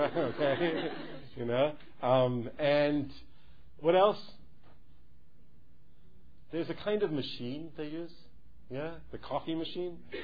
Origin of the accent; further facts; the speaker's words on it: New York, United States; now in Hong Kong; Because I'm from New York, you know, and if you go into McDonald's in New York